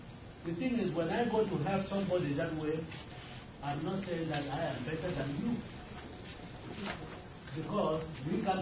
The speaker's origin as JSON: {"language": "English", "country": "Cameroon", "said": "That time I was just from Cameroon, where we do strict discipline in our churches over there."}